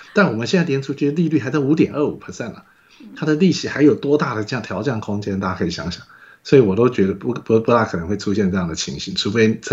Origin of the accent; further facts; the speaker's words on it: Taiwan; 我是台湾人